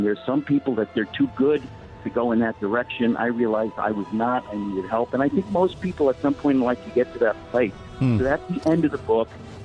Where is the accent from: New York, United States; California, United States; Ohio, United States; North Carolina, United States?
New York, United States; I mean, look, I live in New York now. I grew up in New York. I was born in New York.